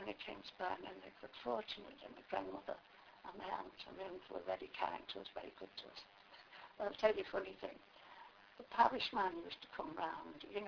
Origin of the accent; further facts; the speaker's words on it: Liverpool, North West England, United Kingdom; born there; Well, I was born in Anfield in Liverpool, and I had a brother then.